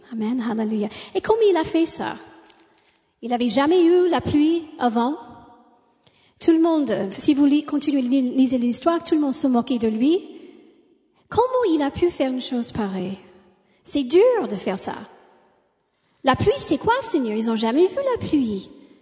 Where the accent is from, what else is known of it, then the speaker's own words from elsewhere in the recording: Chicago, Illinois, United States; born there; accent: American; French is a second language; Je suis né à Chicago avec deux parents américains.